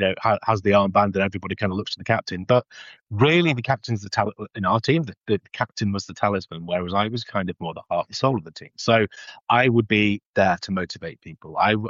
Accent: North West England, United Kingdom; I'm born and raised in the Northwest in Cheshire.

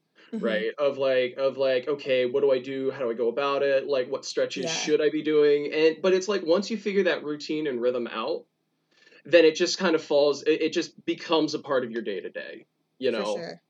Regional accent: Greensboro, Maryland, United States; So I'm from Caroline County originally in the town of Greensboro. And it's a very small place. I am so thankful that I did get off the shore, though.

